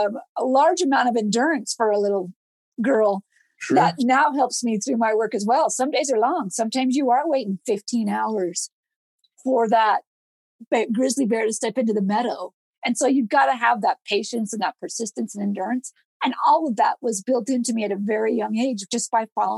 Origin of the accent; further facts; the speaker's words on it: Salt Lake City, Utah, United States; now in Idaho, United States; But growing up in Salt Lake City, Utah, the outdoors are very important there as well. So I grew up playing in the Wasatch Mountains